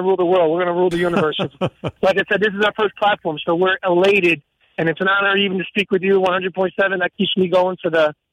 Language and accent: English; Sleepy Hollow, New York, United States; now in Somers, United States; I grew up in Sleepy Hollow, and I moved up to Somers.